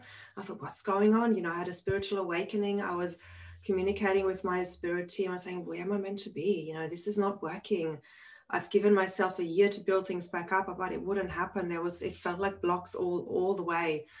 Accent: Germany; moved away as an adult; also born or lived in London; And I was living in London at the time. Originally, I'm from Germany.

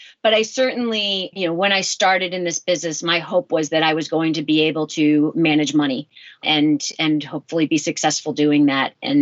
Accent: Connecticut, United States; also born or lived in New Jersey; So I was born in New Jersey, raised in Connecticut, and still live in Connecticut today.

